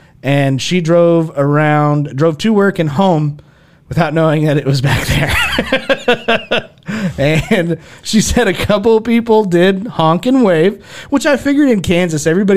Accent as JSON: {"language": "English", "country": "Ireland", "said": "I'm Irish. I'm Irish."}